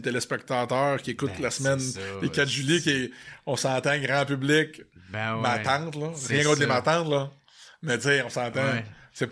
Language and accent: French; Quebec, Canada; Puis, tu sais, je venais de la Mauricie.